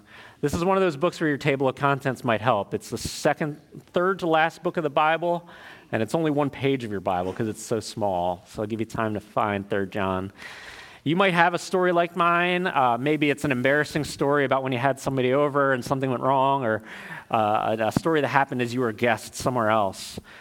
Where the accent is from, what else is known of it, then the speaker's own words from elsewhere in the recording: Maryland, United States; I grew up in Harford County, Maryland. At the time of the story, I was about 9 years old.